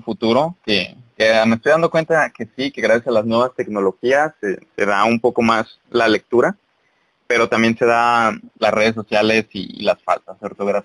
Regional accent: Guadalajara, Jalisco, Mexico; Ahorita están escuchando a dos zapatillos. así se les dice a los de Guadalajara, Guadalajara, sí. Jalisco, que es donde estoy yo

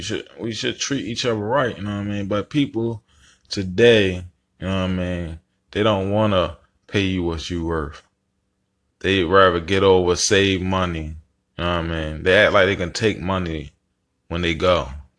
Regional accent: Baltimore, Maryland, United States; So I'm from Baltimore City. I've been in the streets and stuff like that.

